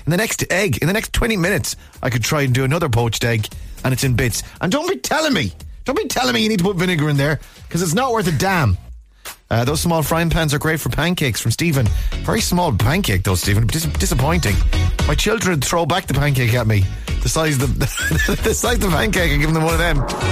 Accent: Ireland; I think we were all taught as Irish kids to cook everything on its highest heat, crank the gas up to max, and burn the bejesus out of it.

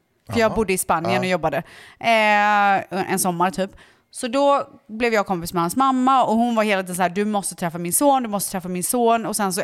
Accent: Borås, Västra Götaland County, Sweden; alltså jag var ändå från Borås.

